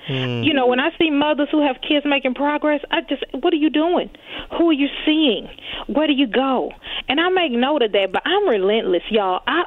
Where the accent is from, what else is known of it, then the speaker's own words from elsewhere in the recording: the South, United States; So I'm in the kitchen doing laundry, and I'm from the South.